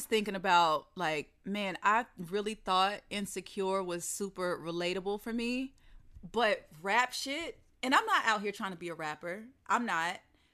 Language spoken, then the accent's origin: English; the South, United States; because I, like, growing up in the South and spending, like, my early 20s, going out to the clubs with my friends.